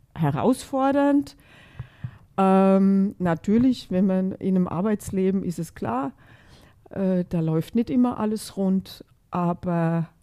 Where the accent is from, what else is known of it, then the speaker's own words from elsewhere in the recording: Hesse, Germany; now in Vienna, Austria; ich komme aus der Gegend von Frankfurt, wir haben eine andere Gastfreundschaft.